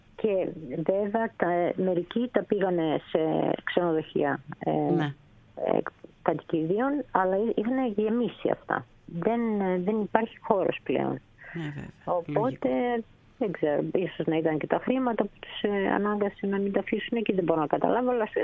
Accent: Thessaloniki, Central Macedonia, Greece; Είμαι από Θεσσαλονίκη, ναι, οπότε το ίδιο βράδυ που φτάσαμε ήρθα να δω τον άντρα μου, την αδερφή μου.

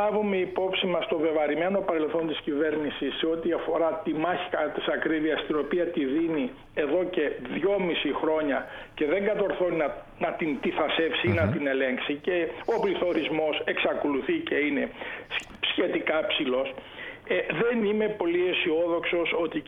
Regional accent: Drama, Eastern Macedonia and Thrace, Greece; Εγώ είμαι από τη Δράμα, εκλέγομαι στη Δράμα, μια αμυγός αγροκτηνοτροφική περιοχή.

